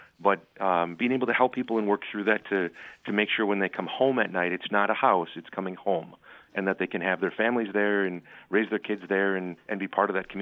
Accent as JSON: {"language": "English", "region": "Wisconsin", "country": "United States", "tie": "born or raised there", "said": "So I'm actually a local kid. I mean, I grew up in the Lake Country area."}